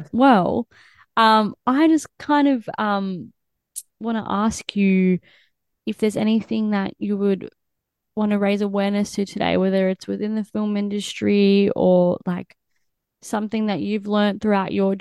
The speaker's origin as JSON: {"language": "English", "country": "Australia", "said": "I mean, I came from Australia, so it's a different kind of thing."}